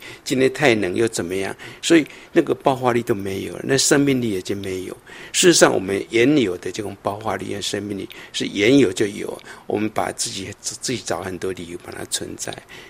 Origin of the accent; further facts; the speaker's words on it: Taiwan; 所以我小时候在台湾也是一样